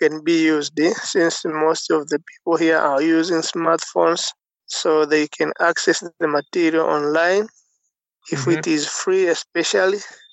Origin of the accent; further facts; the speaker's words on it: Sanyaju, Kilimanjaro, Tanzania; English is a second language; I'm from Sanyaju in Kilimanjaro, Tanzania.